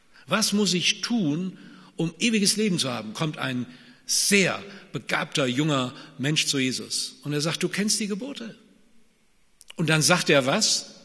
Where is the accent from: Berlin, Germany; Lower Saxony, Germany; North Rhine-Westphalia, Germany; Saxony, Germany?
North Rhine-Westphalia, Germany; ich bin ja sozialisiert aus dem Siegerland, da geboren ist meine Heimatstadt. Ich bin Siegerländer. Ich kann auch Flatschwätze